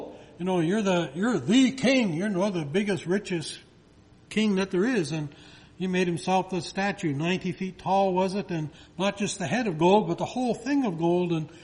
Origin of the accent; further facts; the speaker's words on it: Toronto, Ontario, Canada; I was raised in Toronto.